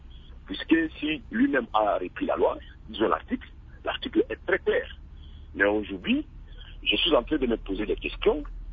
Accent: DR Congo; chez nous en RDC

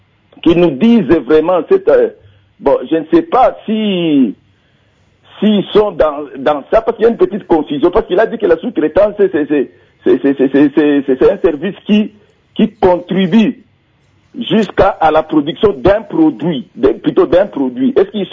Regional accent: Goma, North Kivu, DR Congo; moi aussi je suis des Goma.

